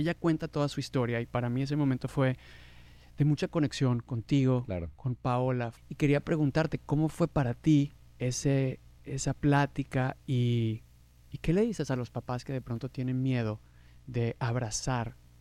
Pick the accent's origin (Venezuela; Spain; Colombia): Venezuela; Como venezolano te admiramos por un montón de cosas, pero también eres héroe nacional para nosotros